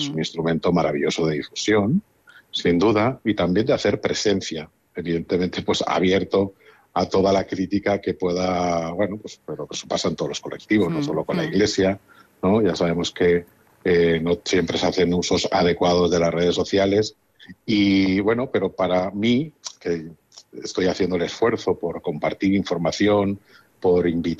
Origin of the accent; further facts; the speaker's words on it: Castellón de la Plana, Valencian Community, Spain; en mi barrio llegaron los padres mercedarios, en la ciudad de Castellón, yo soy de Castellón